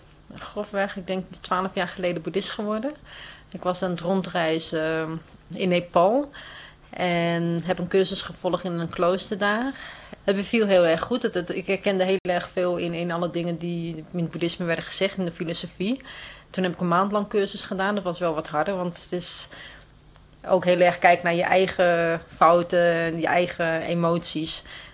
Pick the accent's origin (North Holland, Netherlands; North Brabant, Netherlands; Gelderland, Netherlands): North Holland, Netherlands; Amsterdam; Van Amsterdam dan, waar ik vandaan kom.